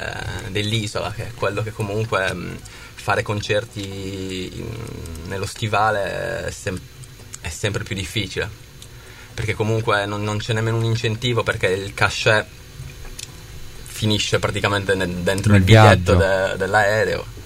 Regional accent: Iglesias, Sardinia, Italy; Io sono di Iglesias

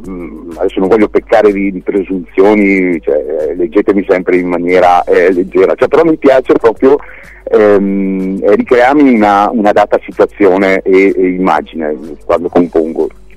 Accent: Lombardy, Italy; io vengo dalla provincia di Mantova

